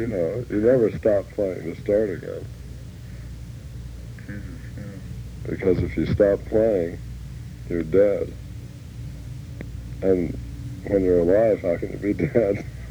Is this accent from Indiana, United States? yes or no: no; Mojave, California, United States; also born or lived in Glendale, United States; I was born in Glendale, California, and I was a sculptor until I reached the age of 13.